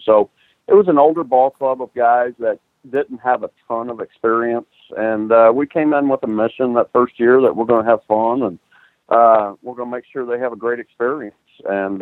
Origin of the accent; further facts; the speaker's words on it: Texas, United States; We grew up 1.5 hours from here. We grew up in the Houston area, and so it's great to be back in Huntsville.